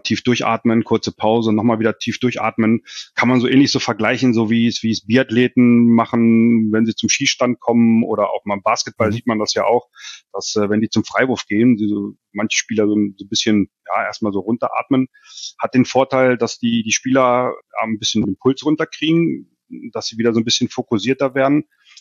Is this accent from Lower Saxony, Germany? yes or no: yes; Hanover, Lower Saxony, Germany; jetzt auch gerade als Hannoveraner